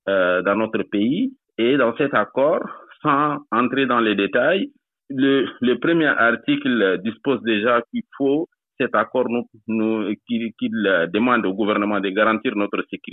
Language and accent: French; Chad; Donc, moi, je suis tchadien.